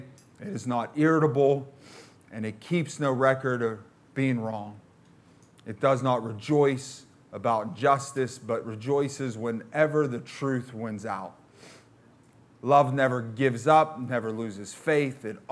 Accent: McKeesport, Pennsylvania, United States; I'm from McKeesport, it's just who I am, it's in me, okay?

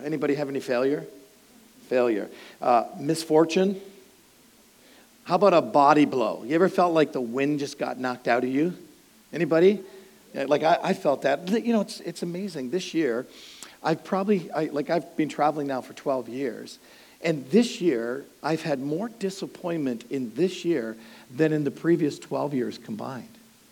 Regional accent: Hamilton, Ontario, Canada; I'm from Hamilton, Ontario, Canada, so it's a steel city. We still have steel mills, so I feel kind of a little bit home here.

